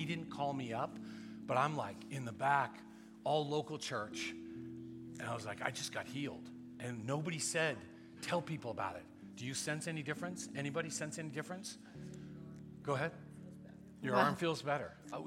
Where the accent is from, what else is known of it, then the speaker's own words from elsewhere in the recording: California, United States; And I'm from California, so it's okay if I like the Lakers.